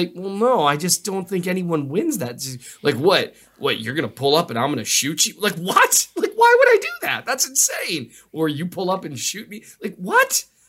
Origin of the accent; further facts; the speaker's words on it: North Dakota, United States; I'll be real honest. Like that, I grew up in North Dakota. I'm surrounded by weapons as I grow up.